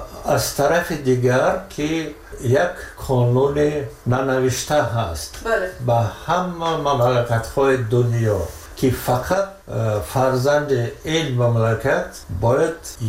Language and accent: Persian; Tajikistan; moved away as an adult; که این وطن من، وطن همچون مادر یکتا و هم من راضی از این که من تاجیکم.